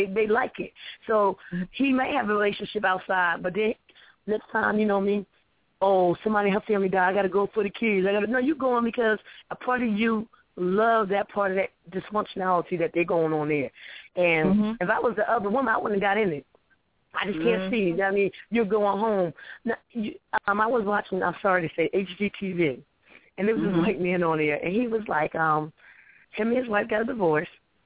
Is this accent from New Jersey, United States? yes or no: yes; New Jersey, United States; When I got pregnant with my first son, I'm from New Jersey, I came back home, but I wanted my son to know his father, so I moved down there.